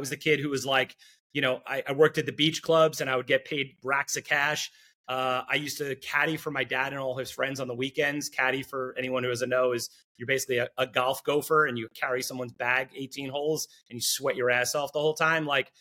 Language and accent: English; Five Towns, New York, United States; Yeah, so I grew up on Long Island, New York, in what's called the Five Towns.